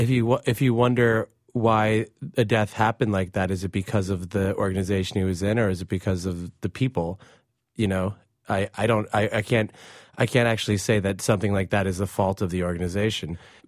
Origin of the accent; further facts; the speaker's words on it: United States; Growing up in America, I too had a lot of questions.